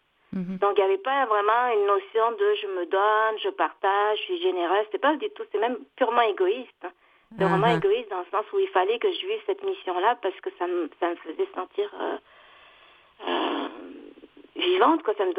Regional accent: France; moved away as an adult; also born or lived in Bangladesh / United States; now in Canada; J'ai grandi en France.

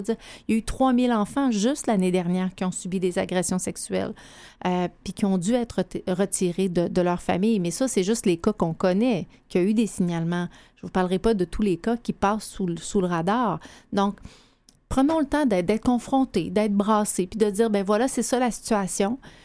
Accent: Saint-Dominique-du-Rosaire, Quebec, Canada; Ben moi, je suis une petite fille de Saint-Dominique-du-Rosaire. J'ai grandi en Abitibi-Témiscamingue

